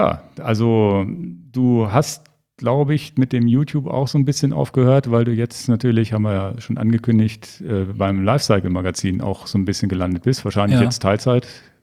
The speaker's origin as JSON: {"language": "German", "town": "Hanover", "region": "Lower Saxony", "country": "Germany", "tie": "born there", "said": "Ich bin in Hannover geboren."}